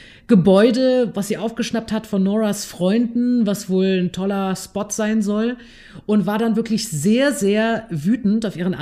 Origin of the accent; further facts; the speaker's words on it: North Rhine-Westphalia, Germany; Ich komme aus NRW.